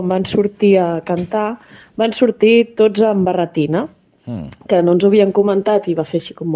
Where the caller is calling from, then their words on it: Sabadell, Catalonia, Spain; de Sabadell i volia dir-vos que aquesta setmana he anat a 2 concerts de Nadal a l'escola